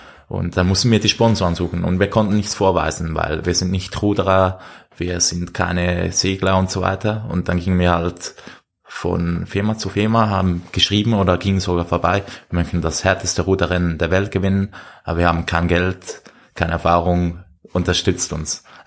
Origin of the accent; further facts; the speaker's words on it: Switzerland; ich als Schweizer